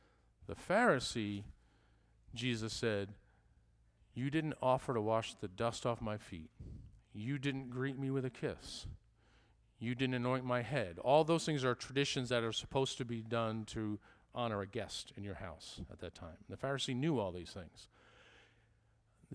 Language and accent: English; New York, United States; born there; I was born in New York, yada, yada, yada, I'm standing here preaching to you.